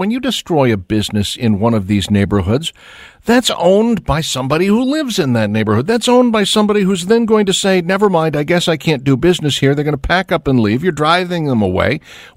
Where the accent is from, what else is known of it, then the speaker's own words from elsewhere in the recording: Minneapolis, Minnesota, United States; It's distressing because, of course, I came from Minneapolis.